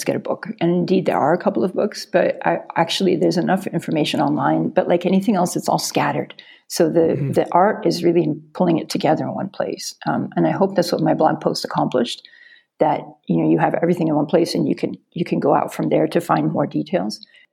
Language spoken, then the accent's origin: English; United States; And I'm American, my husband's German, and we met living in an international dorm at Cornell University